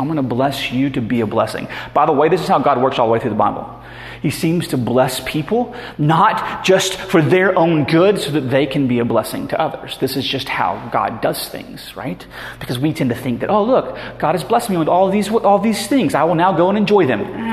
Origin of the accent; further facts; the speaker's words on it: Dothan, Alabama, United States; also born or lived in Birmingham, Alabama; Even when I was growing up, when I moved from Dothan, Alabama to Birmingham, Alabama, I was wearing jams that were orange and gray